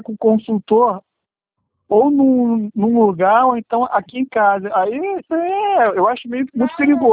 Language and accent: Portuguese; Rio de Janeiro, Brazil; eu sou aqui de Campo Grande